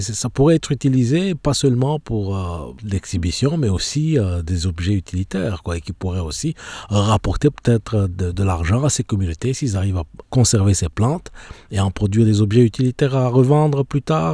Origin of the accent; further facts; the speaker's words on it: Rwanda; moi je regarde par exemple dans mon pays natal, au Rwanda